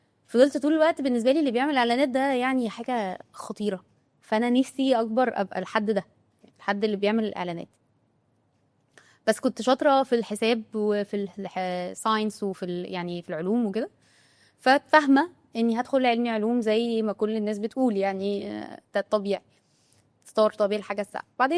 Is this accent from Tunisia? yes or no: no; Mahalla, Gharbia, Egypt; ومش كومن عندنا في المحله ان حد يدخل، انا عايشه في المحله